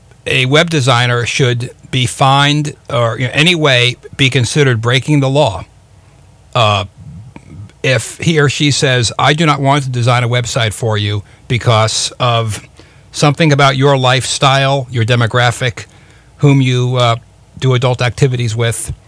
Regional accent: United States; I'm an American. I'm a capitalist.

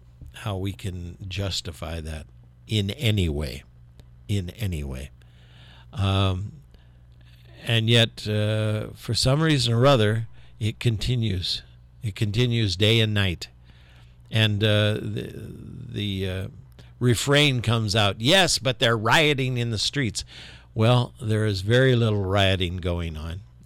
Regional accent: South Bend, Indiana, United States; I was raised in South Bend, Indiana when I was young

